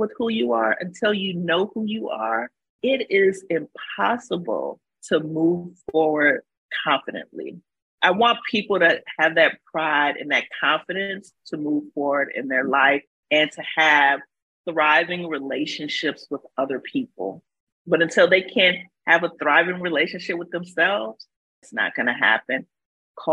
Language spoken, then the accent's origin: English; Cleveland, Ohio, United States; it was very difficult growing up in the Midwest, in Cleveland, where there weren't, I never saw any other families that were like mine. So here I am, this little Black girl with a Spanish last name